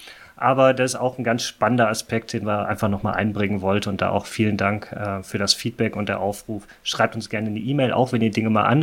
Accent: Essen, North Rhine-Westphalia, Germany; Für mich als Essener ist ja das Thema

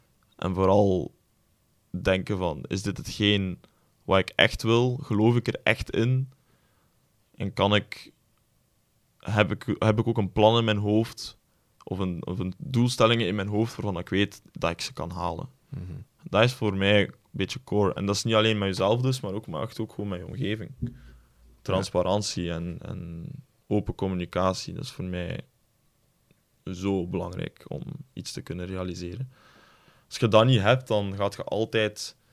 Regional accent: Oudenaarde, Flemish Region, Belgium; Ja, ik kom van Oudenaarde dus

